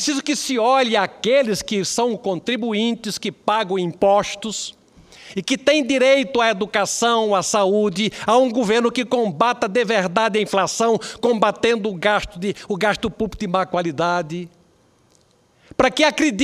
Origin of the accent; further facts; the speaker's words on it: Brazil; E aqui eu falo como brasileiro que quer que as coisas deem certo.